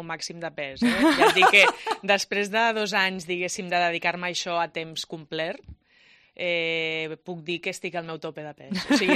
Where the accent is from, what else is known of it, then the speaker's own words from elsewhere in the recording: Tarragona, Catalonia, Spain; Mira, jo sóc de Tarragona, ciutat, eh?